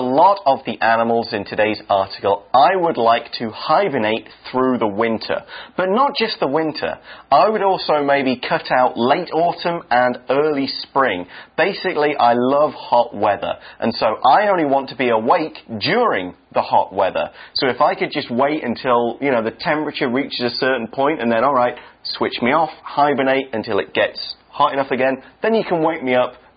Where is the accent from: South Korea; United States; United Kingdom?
United Kingdom; if I slept through every cold or rainy day in my home country, I'd only be awake for maybe 2 days out of the year, because that's all the summer Britain gets, sadly.